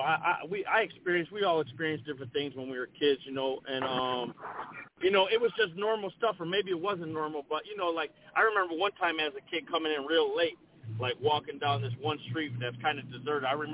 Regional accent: Buffalo, New York, United States; Man, well, you know, I'm born and raised in Buffalo, New York.

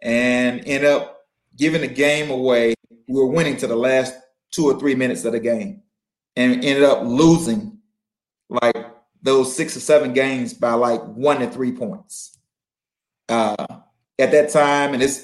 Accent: Chesapeake, Virginia, United States; Maryland was 4 hours from home. ECU, 2 hours away from my hometown in Chesapeake, Virginia.

